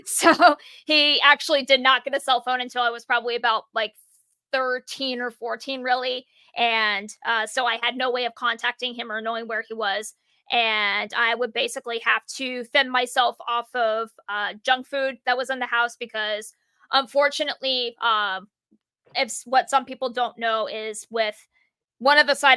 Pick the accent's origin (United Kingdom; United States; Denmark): United States; Iowa; I was born and raised in Iowa.